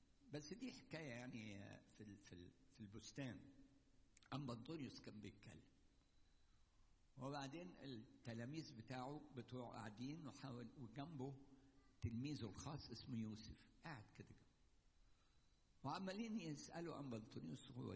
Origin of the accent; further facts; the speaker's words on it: Egypt; يعني إحنا كمصريين ساعات كتير، متأسف إن أنا بقول الكلام ده.